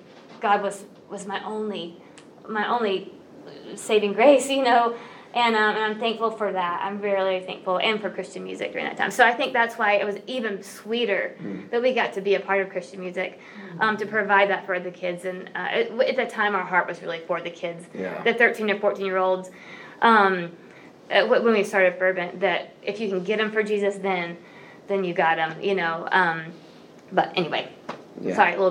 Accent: Brentwood, Tennessee, United States; I grew up in Brentwood, but went to a Nazarene church out near Opryland. That's where I grew up.

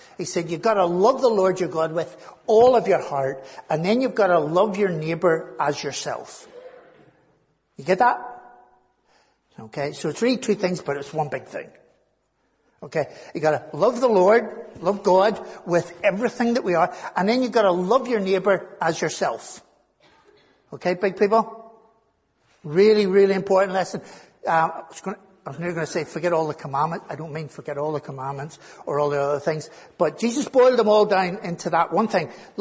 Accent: Belfast, Northern Ireland, United Kingdom; Back when I was growing up in Sandy Row, neighbours, back in the really old days, if they needed to borrow, anybody remember borrowing a cup of sugar from your neighbour?

